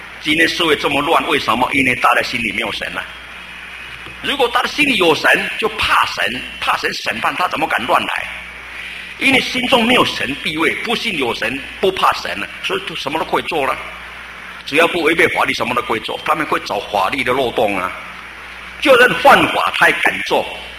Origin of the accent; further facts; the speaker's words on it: Fujian, China; 那我们这个福建啊，可以说文化相当高的啊，我们是福建人啊，以这个为荣耀啊。